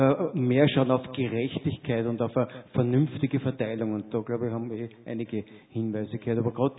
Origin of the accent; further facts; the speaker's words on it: Austria; Und als Österreicher kann man eigentlich immer sagen, wir sind nicht in der Lage, irgendetwas zu beeinflussen.